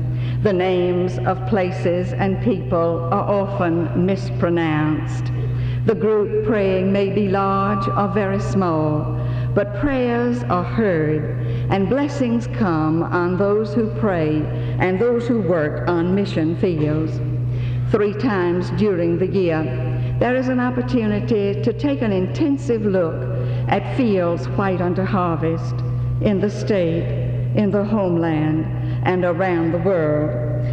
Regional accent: Louisiana, United States; from Louisiana.

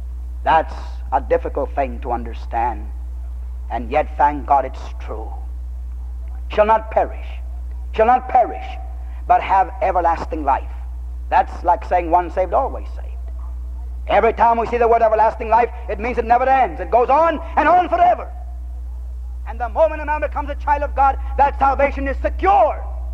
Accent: San Antonio, Texas, United States; I remember when I was growing up in my hometown in San Antonio, my mother spanked in our home.

